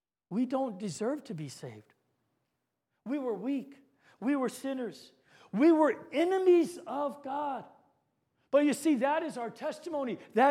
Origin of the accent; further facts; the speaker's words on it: Guam; A friend of ours that we grew up with on Guam, she's been diagnosed with cancer.